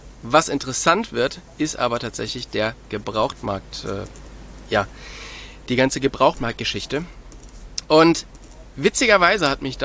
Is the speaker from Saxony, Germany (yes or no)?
no; North Rhine-Westphalia, Germany; Ich komme ja auch da aus der Nähe von Köln und bin dann nach Oberfranken gezogen.